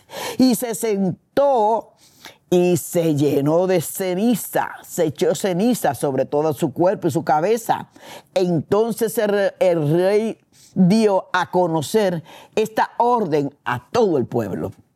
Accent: Dominican Republic; Ustedes saben que yo soy dominicana y yo vengo de un país donde hace poco fui y vine destrozada.

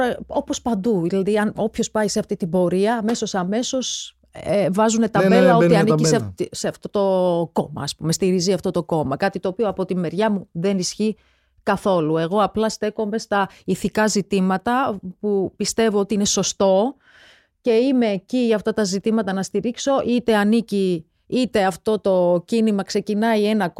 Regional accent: Georgia; με όλη αυτή την έτσι τρομακτική, τραγική εξέλιξη που γίνεται στην πατρίδα μου

